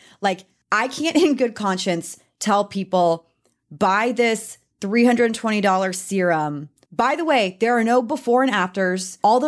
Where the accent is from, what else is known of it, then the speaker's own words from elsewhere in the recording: Texas, United States; I'm a Texan, so I was like, Le Domain.